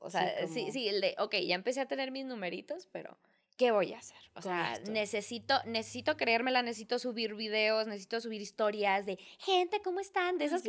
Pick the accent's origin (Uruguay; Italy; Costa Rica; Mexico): Mexico; Ciudad Juárez, Chihuahua; tengo que siempre especificar de qué parte del norte vengo. O sea, sí me ha pasado ¿y de dónde vienes, no? Ah, de Juárez.